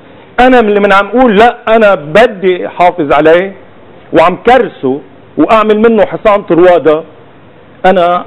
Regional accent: Lebanon; ما فينا نمشي فيها من بعد ما دفعنا اثمان باهظة كلبنانية

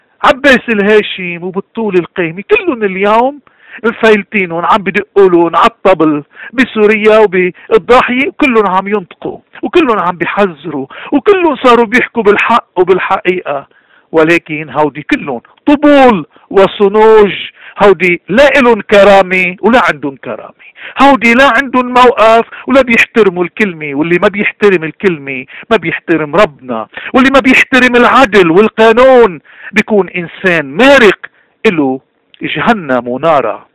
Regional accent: Lebanon; ولكن لن نسكت على الحقيقة ولن نختفي كلبنانيين ولن نركع ولن نستسلم ولن نخاف.

